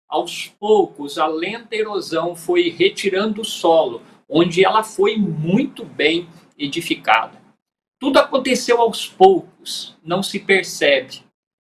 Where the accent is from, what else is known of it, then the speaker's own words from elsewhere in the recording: Machado, Minas Gerais, Brazil; born there; passar por Machado, Minas Gerais, a cidade onde eu nasci